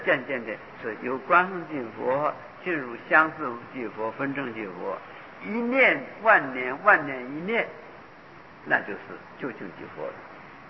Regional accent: China; 来到我们中国人们一般人也接受，不接受，因为我们有高深的佛法

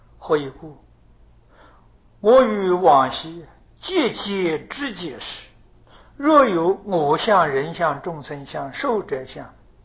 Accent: China; 我们中国人啊，这是古代的中国人对于儒是不能接受的

